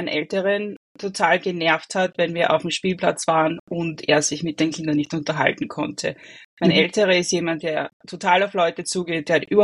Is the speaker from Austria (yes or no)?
yes; Waidhofen an der Ybbs, Lower Austria, Austria; now in New York, United States; ich komme aus Österreich, besser gesagt aus Waidhofen an der Ybbs. Ganz in der Nähe, wo Bettina aufgewachsen ist. Wir haben einen ganz ähnlichen Dialekt